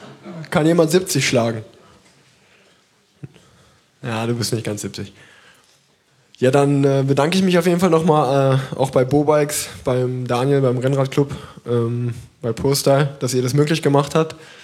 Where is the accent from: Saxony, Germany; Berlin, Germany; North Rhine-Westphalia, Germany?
North Rhine-Westphalia, Germany; Cologne; Wir kommen aus Köln, eigentlich.